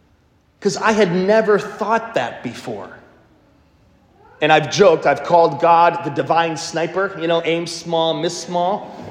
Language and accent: English; Milwaukee, Wisconsin, United States; but I grew up in Milwaukee, so he was a convert, by the way.